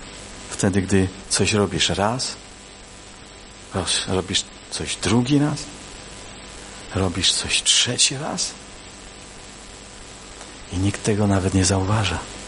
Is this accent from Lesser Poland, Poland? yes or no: no; Cieszyn, Silesian Voivodeship, Poland; born there; Wiecie, ja się urodziłem w Cieszynie, 200 metrów od tego mostu.